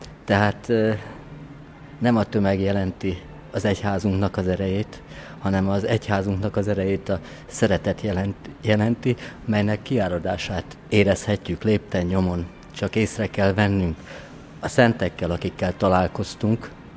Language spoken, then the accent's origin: Hungarian; Hungary; Megmondom őszintén, én igaz magyar embernek érzem magam, bár azt a jó Isten tudja, hogy én milyen magyar ember vagyok